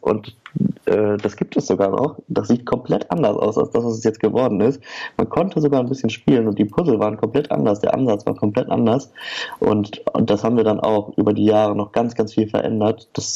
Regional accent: Oer-Erkenschwick, North Rhine-Westphalia, Germany; wir alle aus der gleichen Stadt kommen. Wir kommen nämlich alle aus Oerkenschwick. Das ist eine kleine Stadt am Rande des nördlichen Ruhrgebiets.

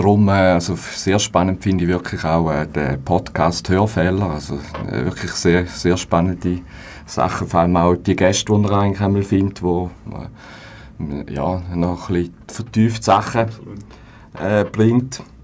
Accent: St. Gallen, Switzerland; now in Bern, Switzerland; bin in St. Gallen, wo in Bern gestrandet ist.

